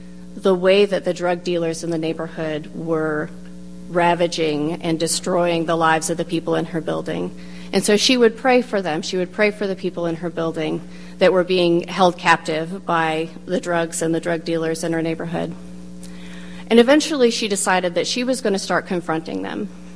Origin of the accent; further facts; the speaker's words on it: Michigan, United States; I grew up in Michigan, and our cornbread was really more like corn cake.